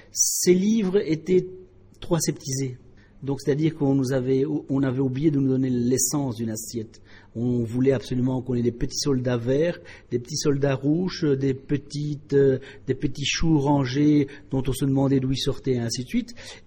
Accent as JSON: {"language": "French", "country": "Belgium", "said": "On oublie qu'on est belge, et le grec revient avec ses origines"}